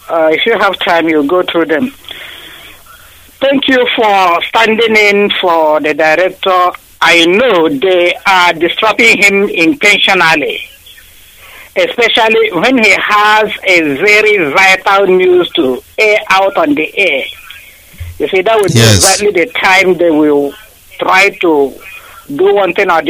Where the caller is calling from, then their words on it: Warminster, South West England, United Kingdom; I'm calling from Wilshire, from Warminster in Wilshire, United Kingdom.